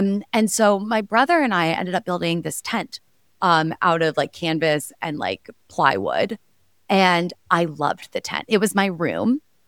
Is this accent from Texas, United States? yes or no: yes; Dallas, Texas, United States; It's like an 8-hour drive from Dallas. I'm from Dallas.